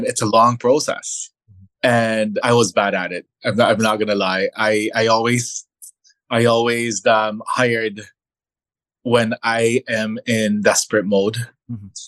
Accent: Canada; I'm also Filipino. I did grow up here in Canada.

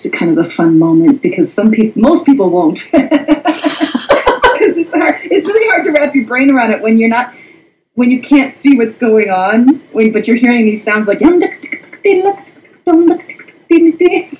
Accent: Wisconsin, United States; I am from Wisconsin

